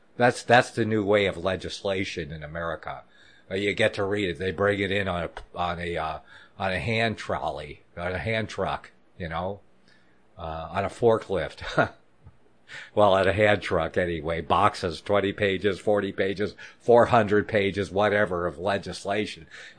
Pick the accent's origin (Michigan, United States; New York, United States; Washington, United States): Michigan, United States; Whitmer from Michigan. Again, Whitmer, whatever her name is, from my home state where I was born, actually.